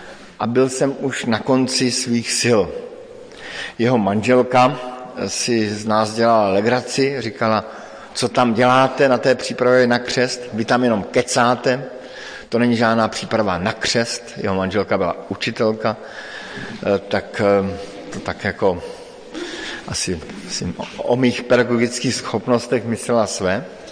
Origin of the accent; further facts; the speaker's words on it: Frýdek-Místek, Moravian-Silesian Region, Czechia; před kterým jsem stál někdy na jaře u nás ve Frýdku Místku